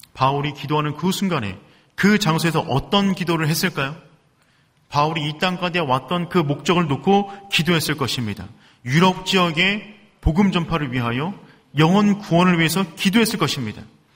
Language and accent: Korean; South Korea; 우리 한국에서 왔다고.